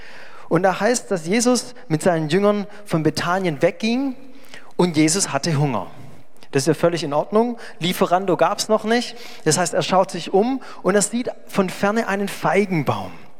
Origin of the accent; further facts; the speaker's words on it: Baden-Württemberg, Germany; Und ich komme aus dem Remstal, da denke ich natürlich sofort an die Streuobstwiesen, die dort dann überall auch sind.